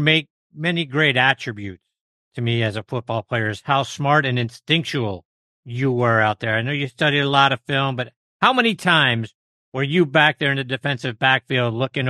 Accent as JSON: {"language": "English", "town": "Pittsburgh", "region": "Pennsylvania", "country": "United States", "tie": "born or raised there", "said": "this show has been picked up in my hometown of Pittsburgh."}